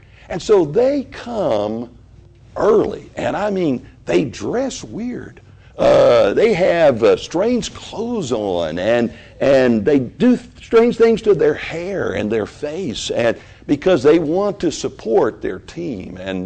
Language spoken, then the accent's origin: English; Memphis, Tennessee, United States; built near the fairgrounds there in the city of Memphis